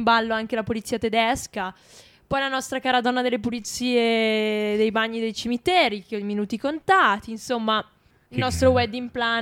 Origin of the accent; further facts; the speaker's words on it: Milan, Lombardy, Italy; sono di Milano, io non è che sono di Terni che toglie tutte le lettere, eh?